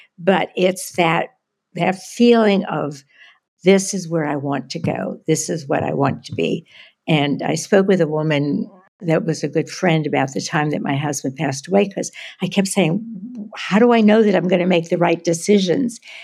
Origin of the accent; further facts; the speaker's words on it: Pittsburgh, Pennsylvania, United States; moved away; But I was born in Pittsburgh. I was a Pittsburgh girl. I was a dancer. I moved to New York.